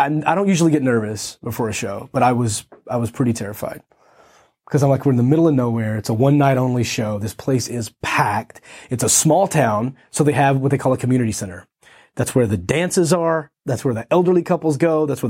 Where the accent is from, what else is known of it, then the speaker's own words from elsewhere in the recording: Texas, United States; 5 shows in a row, Fort Worth, Texas, near my hometown.